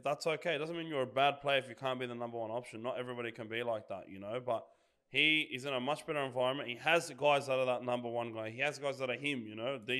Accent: Redfern, New South Wales, Australia; I grew up in Redfern, the grandparents still there, you know?

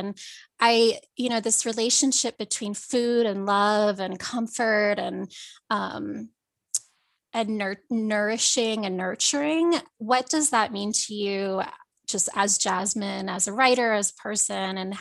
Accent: Philippines; also born or lived in Los Angeles; As a Filipino from a very large family

